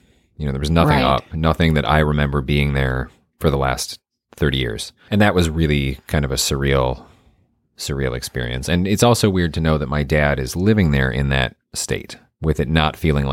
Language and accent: English; Michigan, United States; And then I flew back, and the next morning drove to my hometown in Michigan, which is about 7 hours away.